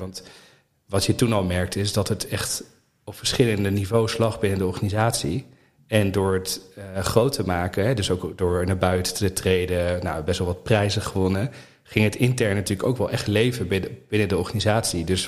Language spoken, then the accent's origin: Dutch; Apeldoorn, Gelderland, Netherlands; born there; Geboren in Apeldoorn. In Amsterdam gestudeerd.